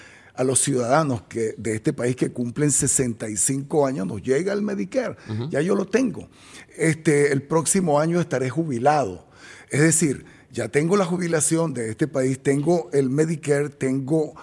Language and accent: Spanish; Venezuela; Cuando yo nací no existía La Sucre. Ahora existe. Es mi barrio donde yo nací, donde hace 65 años la vieja Petra me parió. Fue ahí, caí en la calle.